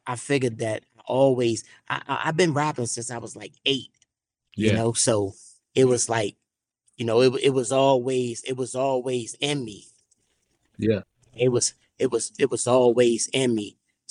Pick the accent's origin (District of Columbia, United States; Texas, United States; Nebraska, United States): District of Columbia, United States; Washington; like growing up in Washington, D.C., watching people being, you know, being murdered, losing their life